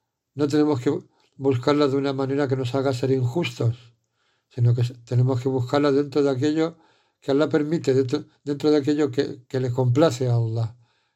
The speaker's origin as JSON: {"language": "Spanish", "country": "Spain", "tie": "born or raised there", "said": "muchos de nosotros, como el que os habla, ha nacido aquí, yo soy español"}